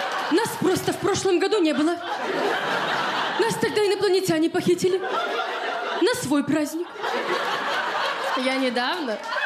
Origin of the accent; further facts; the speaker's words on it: Khabarovsk, Khabarovsk Krai, Russia; now in Moscow, Russia; я из Хабаровска, вот, уже год живу в Москве